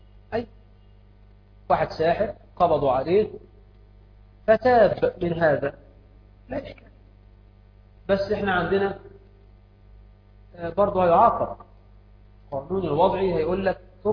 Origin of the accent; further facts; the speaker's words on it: Egypt; واجعل بلدنا مصر آمنة مطمئنة يا رب.